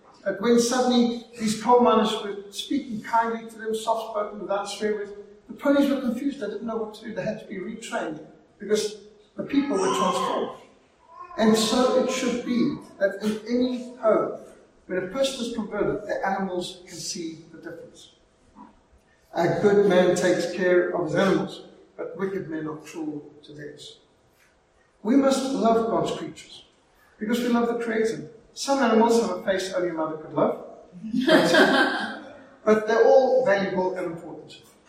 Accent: Zimbabwe; When I was brought up in Rhodesia

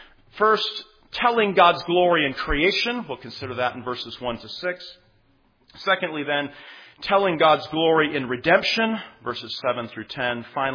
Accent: California, United States; And I'm reminded also, coming back to my home state of California, perfect weather.

